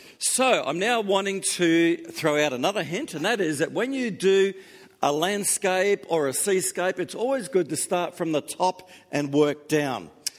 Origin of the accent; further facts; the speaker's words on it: Gold Coast, Queensland, Australia; now in Melbourne, Australia; I come from the Gold Coast and lived on the coast for 20 years. And when I first came down to Melbourne